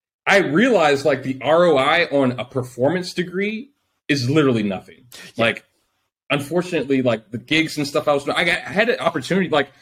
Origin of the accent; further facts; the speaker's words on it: St. Louis, Missouri, United States; now in Kansas City, United States; I'm in Kansas City, Missouri. I grew up though in St. Louis, which is like 3 hours east. And essentially I grew up in a bad neighborhood.